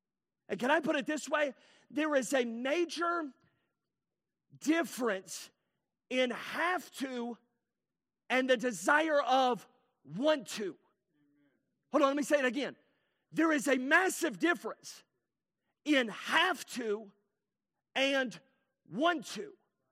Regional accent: North Carolina, United States; also born or lived in Alabama / Tennessee; I grew up in North Carolina, Alabama. I was born in Tennessee, but my entire life is spent in the South.

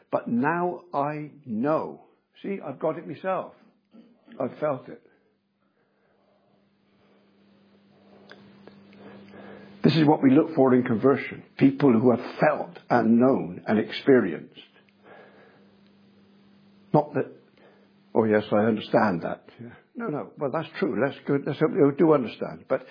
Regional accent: Bristol, South West England, United Kingdom; born there; Now, I was born in Southmead Hospital in Bristol.

